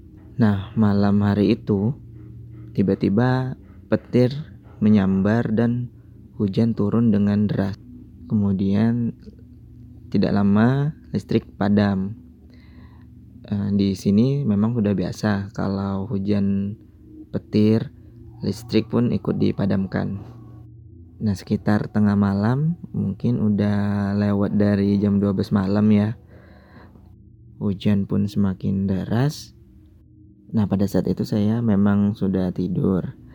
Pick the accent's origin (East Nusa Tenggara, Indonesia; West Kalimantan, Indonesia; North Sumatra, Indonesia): North Sumatra, Indonesia; Saya dari Sumatera Utara.